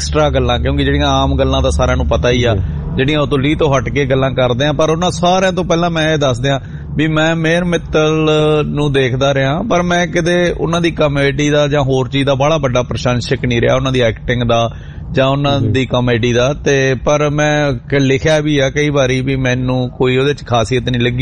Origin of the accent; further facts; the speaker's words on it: Punjab, India; ਮੇਹਰ ਮਿੱਤਲ ਸਾਡੇ ਜ਼ਿਲ੍ਹੇ ਨੂੰ ਬਿਲੋਂਗ ਕਰਦੇ ਸਨ ਜੀ, ਬਠਿੰਡਾ ਜ਼ਿਲ੍ਹੇ ਨੂੰ